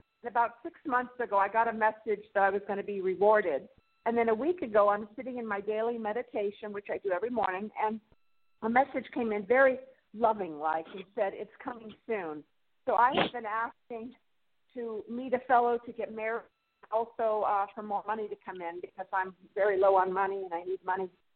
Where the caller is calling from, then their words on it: Santa Barbara, California, United States; Santa Barbara.